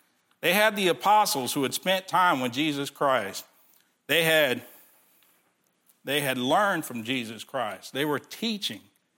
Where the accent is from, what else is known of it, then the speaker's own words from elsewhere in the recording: Texas, United States; Because I'm a Texan too.